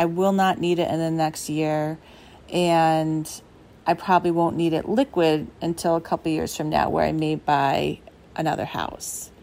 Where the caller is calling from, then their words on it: Wakefield, Rhode Island, United States; I'm calling from Wakefield, Rhode Island, and I'm a huge fan of the show.